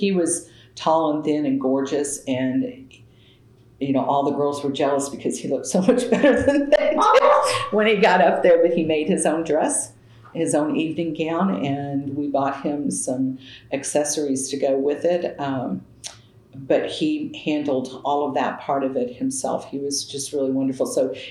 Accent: Missouri, United States; I'm from Southeast Missouri, and so where I went to school is about 120 miles south of St. Louis

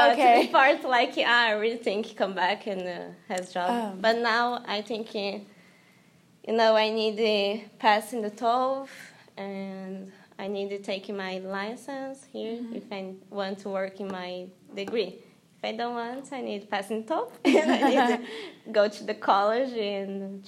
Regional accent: Brazil; English is a second language; now in United States; My family in Brazil. So I miss this, but I really like here.

